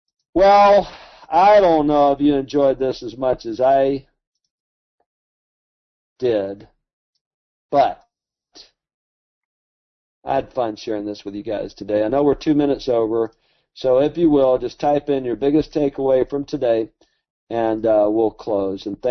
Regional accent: Alabama, United States; because he's so smart and I'm from Alabama.

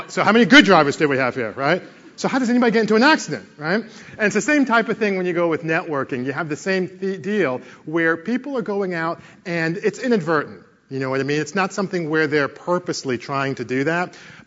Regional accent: Connecticut, United States; Born and raised in Connecticut, actually, went to school in North Carolina.

